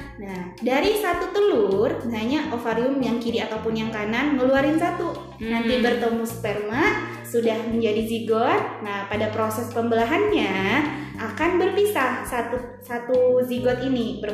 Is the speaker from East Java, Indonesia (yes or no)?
no; Bima, West Nusa Tenggara, Indonesia; Karena aku asalnya dari Bima, Nusa Tenggara Barat, jadi gitu.